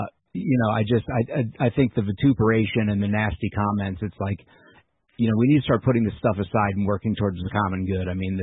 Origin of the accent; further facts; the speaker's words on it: Delaware, United States; I've watched him from, living in Delaware, growing up in Delaware.